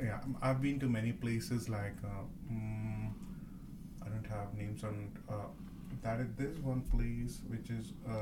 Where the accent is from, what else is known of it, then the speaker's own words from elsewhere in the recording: New Delhi, Delhi, India; born there; So I was born in New Delhi, India.